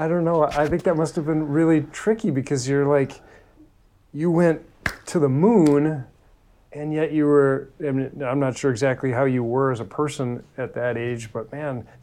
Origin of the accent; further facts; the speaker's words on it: Midwest, United States; and I'm from the Midwest as well